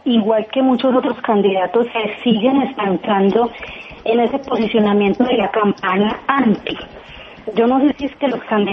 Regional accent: Colombia; Yo como colombiana les pregunto

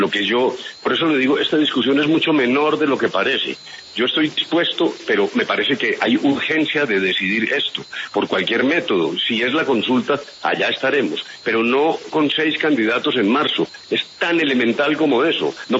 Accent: Colombia; fui como ciudadano colombiano

